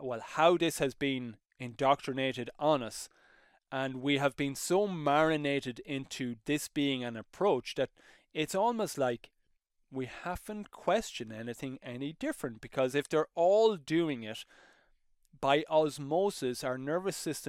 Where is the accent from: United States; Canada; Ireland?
Ireland; I come from Ireland, so we're not exactly this big military powerhouse.